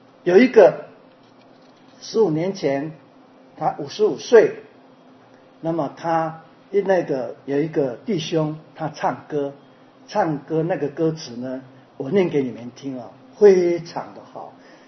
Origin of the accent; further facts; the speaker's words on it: China; now in United States; 我们中国人就是最会忍耐、最会生存的民族，就是中国人。我们这些人来到美国